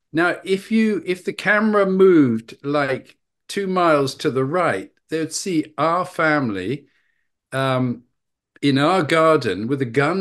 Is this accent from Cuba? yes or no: yes; Havana, Cuba; also born or lived in London, United Kingdom; I was born in London, but age 6, I was taken to Havana, Cuba, by my parents, my British father and Colombian mother from Barranquilla, Colombia, put into a Cuban school. Within 3 months, I could speak Spanish. I'm bilingual.